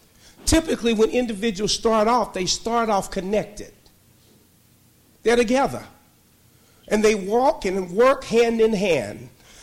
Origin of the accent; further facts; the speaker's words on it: Arkansas, United States; excuse me, I'm from Arkansas, from the outskirts